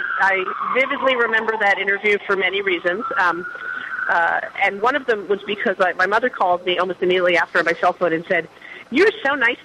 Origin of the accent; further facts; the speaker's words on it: Queens, New York, United States; born there; I was born in Queens, and I no matter where I go, I've traveled all over this country and all over the world, but in my heart, I'm a New Yorker